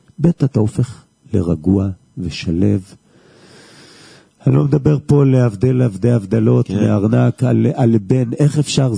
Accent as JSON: {"language": "Hebrew", "town": "Jerusalem", "region": "Jerusalem District", "country": "Israel", "tie": "born or raised there", "said": "כילד בשכונת פגי סנדריה."}